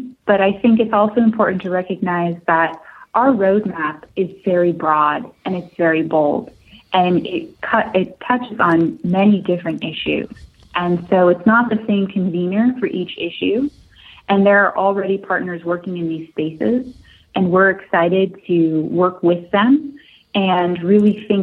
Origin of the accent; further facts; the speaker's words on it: California, United States; I was not raised on a farm. I was raised in the Bay Area